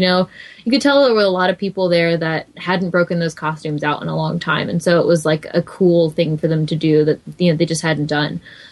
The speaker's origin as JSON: {"language": "English", "town": "Yorktown", "region": "Virginia", "country": "United States", "tie": "born or raised there", "said": "And I grew up in Yorktown, Virginia. So it's kind of a big part of my life."}